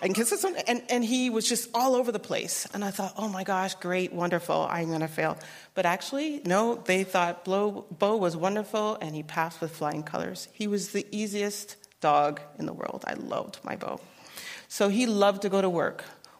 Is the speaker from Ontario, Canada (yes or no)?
no; Winnipeg, Manitoba, Canada; And I grew up in Winnipeg, Manitoba, Canada. So hear the accent.